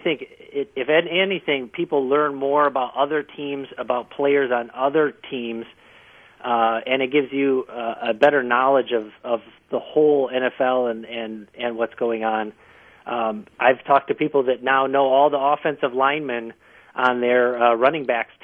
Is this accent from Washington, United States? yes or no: no; Wisconsin, United States; I'm a big Packer fan, growing up in Wisconsin.